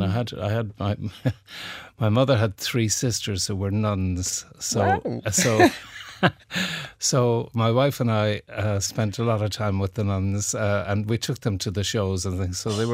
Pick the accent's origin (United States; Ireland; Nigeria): Ireland; Limerick, Munster; But, you know, I enjoyed growing up in Limerick. Limerick was kind of lively in the 50s and 60s. I was born in 1950.